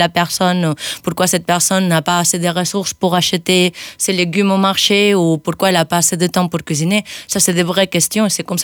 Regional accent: Spain; French is a second language; now in France; arrivé en Aveyron en 2017 après avoir vécu dans plusieurs pays de l'Europe. Donc avec mon accent, vous allez voir, je viens pas de France, je viens d'Espagne

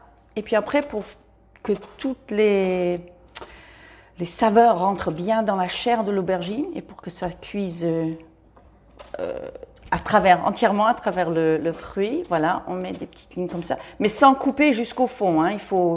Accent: London, United Kingdom; suis peut-être un peu plus anglaise que française. Et oui, c'est vrai que j'ai beaucoup voyagé. Et en fait, l'Angleterre, et moi, j'ai grandi à Londres.

